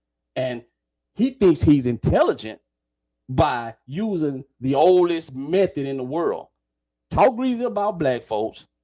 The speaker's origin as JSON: {"language": "English", "region": "Deep South", "country": "United States", "tie": "born or raised there", "said": "listen, man, I'm from the Deep South. I'm from way down yonder. I was raised right up the street from a sundown town."}